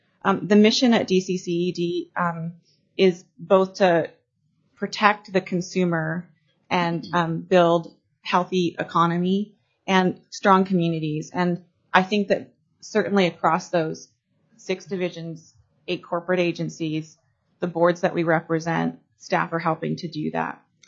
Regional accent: Alaska, United States; I was born and raised in Alaska, mostly primarily in logging camps in rural Alaska. So I'm a Southeast kiddo, very proud to be from Alaska. I went to high school in Ketchikan.

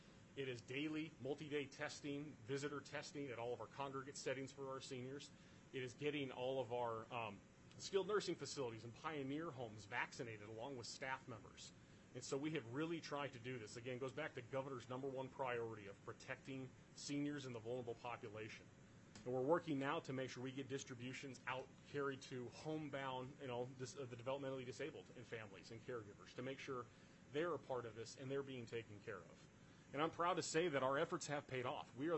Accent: United States; Yes, ma'am. Absolutely. I'm an American.

